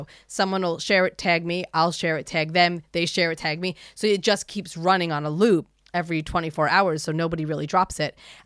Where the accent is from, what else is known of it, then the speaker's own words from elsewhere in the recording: Lakewood, New Jersey, United States; I'm from Lakewood originally, you know.